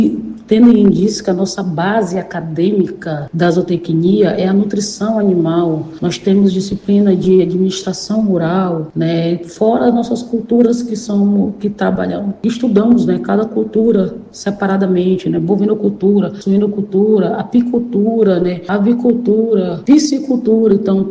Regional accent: Sena Madureira, Acre, Brazil; sou nascida e criada aqui em Sena Madureira, né? Filho de Sena, né? Meus pais são daqui de Sena, toda a minha família, né?

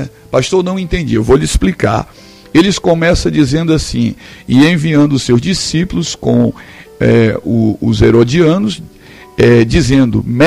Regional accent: Brazil; Nós estamos, e somos nós, brasileiros, todos nós, né?

